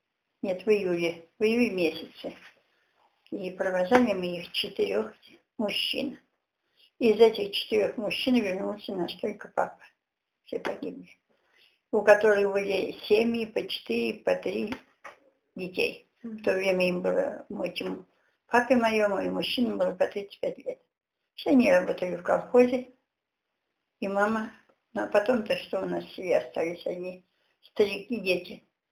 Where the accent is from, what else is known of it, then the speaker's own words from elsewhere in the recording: Altai Krai, Russia; moved away as an adult; 1930 года. 8 июня в Алтайском крае, Челиный район. Там же я выросла до 18 лет. Потом переехала в Кузбасс.